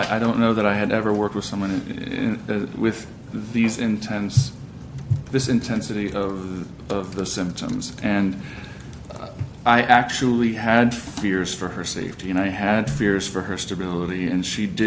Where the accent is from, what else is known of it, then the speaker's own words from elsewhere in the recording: Virginia, United States; I still do sometimes see people in Virginia, in my hometown, who I treated before.